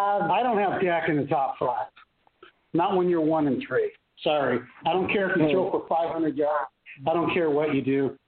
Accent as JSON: {"language": "English", "region": "Texas", "country": "United States", "said": "But I'm a Texan, and I'm thinking Florida may come to Texas and might take a Texas butt kicking."}